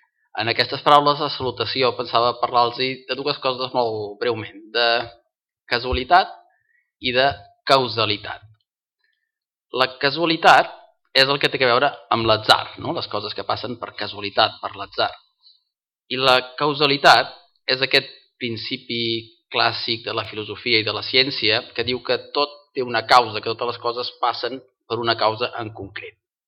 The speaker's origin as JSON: {"language": "Catalan", "town": "Santa Coloma de Farners", "region": "Catalonia", "country": "Spain", "tie": "born or raised there", "lives_now": "Arenys de Munt, Spain", "said": "jo sóc fill de Santa Coloma de Farners. I els meus pares són de Santa Coloma de Farners, molt vellets, encara estan allà, i els meus fills són d'Arenys de Munt i jo sóc, doncs mira, una mica de cada lloc, no?"}